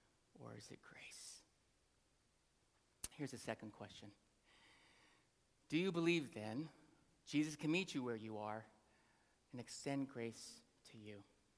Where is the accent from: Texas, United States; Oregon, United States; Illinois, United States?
Oregon, United States; Portland; I grew up in Portland. Born and raised. Born up on the hill at OHSU. So it doesn't get more Oregonian than that. And because I'm an Oregonian, I actually love the rain.